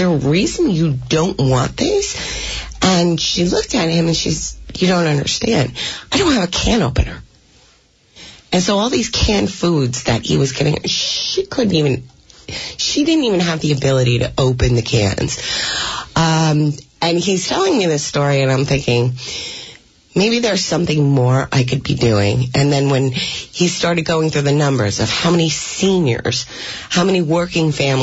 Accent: Dover, New Jersey, United States; I grew up in Dover. I was the seventh of eight children.

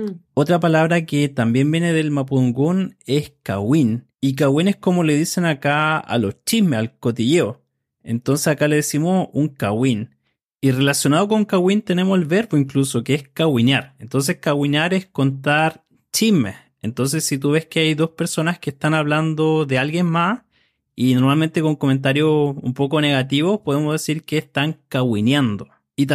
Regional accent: Santiago, Santiago Metropolitan Region, Chile; now in Concepción, Chile; soy de Chile, soy de Santiago, la capital de Chile, pero después me mudé a Concepción, que es la ciudad donde vivo actualmente, una ciudad que está en el sur del país.

